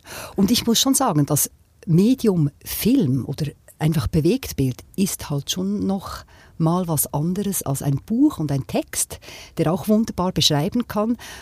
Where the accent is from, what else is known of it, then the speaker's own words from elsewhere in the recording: Thun, Bern, Switzerland; Ich habe in Thun etwas gemacht, in meiner Heimatstadt